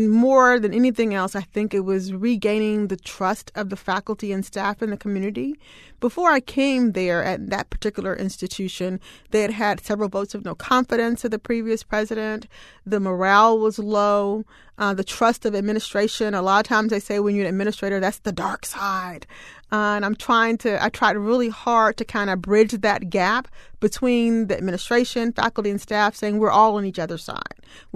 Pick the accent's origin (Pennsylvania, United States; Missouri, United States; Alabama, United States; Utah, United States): Alabama, United States; born there; also born or lived in San Antonio, Texas / Washington, D.C.; So, you know, I was born in Alabama, but I didn't live there my whole life. I've lived in San Antonio three times now.